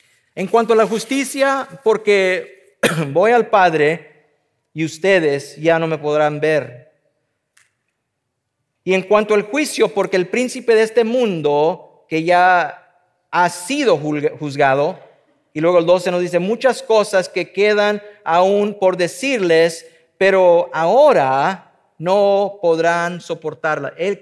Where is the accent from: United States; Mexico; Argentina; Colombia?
United States; nosotros como norteamericanos, como americanos, que podemos aprender mucho de nuestra propia cultura